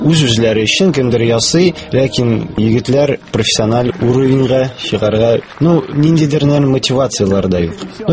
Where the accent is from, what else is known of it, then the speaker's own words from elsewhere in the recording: Kazan, Tatarstan, Russia; мин Казанда тудым, Казанда яшим, Казанда мәктәпне бетердем, Казан мәктәбен. Хәзер мин инде укыйм Казан федераль университетендә 2-нче курста